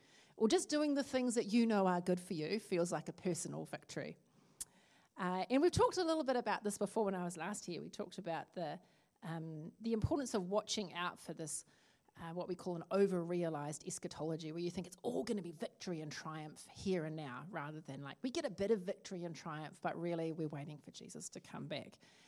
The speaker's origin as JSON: {"language": "English", "town": "Christchurch", "region": "Canterbury", "country": "New Zealand", "tie": "born or raised there", "said": "My family comes from Norway and from Kaikoura, and I'm born and raised in Christchurch and living back there now."}